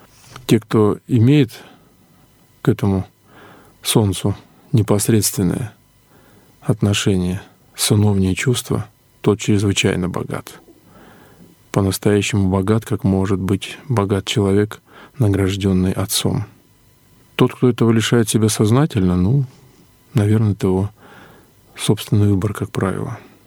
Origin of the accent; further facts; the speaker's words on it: Buryatia, Russia; местность, откуда я родом, Бурятия. Это то место, где живет очень много национальностей. И буряты жили рядом с нами, со мной всю мою жизнь, сколько я жил там. Рос, учился в школе, в институте там и так далее.